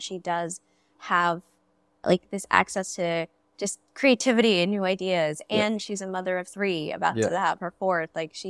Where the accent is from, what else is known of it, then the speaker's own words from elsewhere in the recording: India; No, I'm not Kenyan. I don't want to be a Kenyan coffee. I'm an Indian producer.